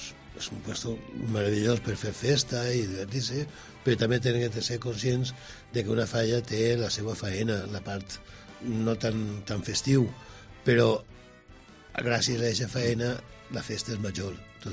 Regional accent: England, United Kingdom; now in Spain; Jo no sóc de ser, jo sóc anglès.

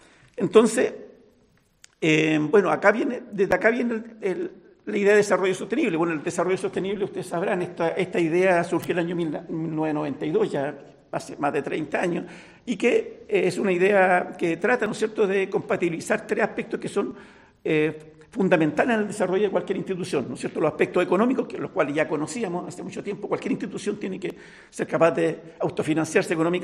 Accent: Chile; En mi país, en Chile, compartimos muchas características con España

